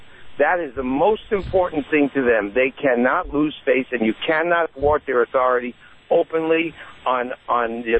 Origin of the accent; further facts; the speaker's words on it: New York City, New York, United States; now in California, United States; I'm from New York City, just like you. But I've been out in California for about 25 years.